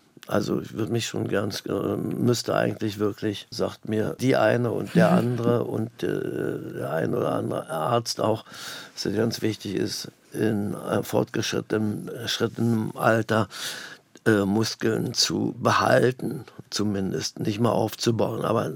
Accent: Berlin, Germany; Ich bin ja Berliner. Ich bin Ur-Berliner. Nicht Ur-Berliner. Meine Eltern sind nicht in Berlin geboren, aber ich bin in Berlin geboren, in Charlottenburg und habe was für ein Köpenick, in Schöneweide, in Pankow, wo ich überall gewohnt habe, in Prenzlauer Berg.

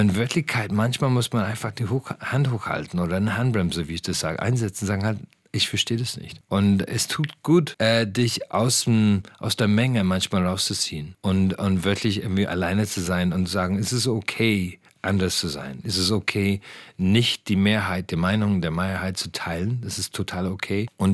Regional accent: Ireland; German is a second language; now in Berlin, Germany; Und ich bin, glaube ich, für immer der Ire, die hier wohnt. Ich bin kein Berliner

